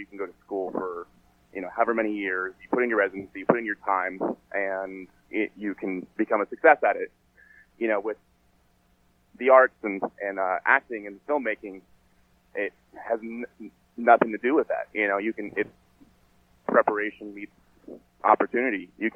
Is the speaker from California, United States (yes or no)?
yes; Los Angeles, California, United States; You know, for me, like I said, I grew up in Los Angeles